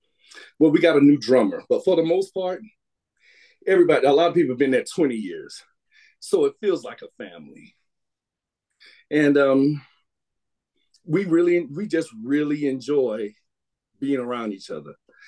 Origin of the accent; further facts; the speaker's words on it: the South, United States; because I'm from South and I was just saying this a niche kind of a market. I hear that when I go home